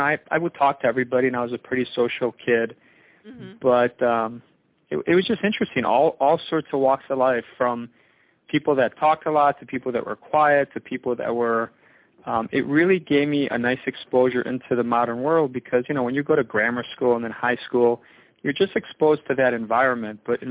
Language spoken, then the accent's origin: English; Chicago, Illinois, United States; basically, I'm from the Chicago area, and I've been here my entire life, so I'm a Midwest kid.